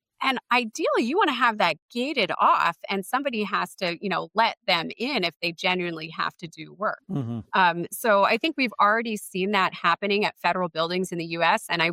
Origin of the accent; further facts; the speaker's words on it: New Jersey, United States; And so, and I grew up in New Jersey. So I would take the PATH train into the World Trade Center.